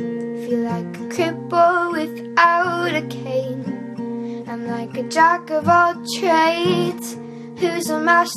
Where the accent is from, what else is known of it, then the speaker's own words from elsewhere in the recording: Ontario, Canada; I'm near Toronto in Ontario, Canada.